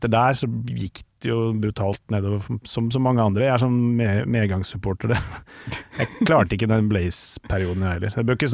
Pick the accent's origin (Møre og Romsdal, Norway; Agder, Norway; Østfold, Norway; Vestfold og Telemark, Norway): Vestfold og Telemark, Norway; Tønsberg; det var ikke så verst å være … fan I Tønsberg, eller på Barkåker som det heter der jeg vokste opp, da, ville, bitte lille sted utenfor.